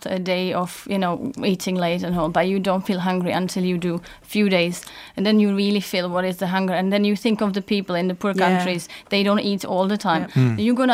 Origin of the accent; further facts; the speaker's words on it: Czechia; English is a second language; now in Ireland; I'm from Czech Republic.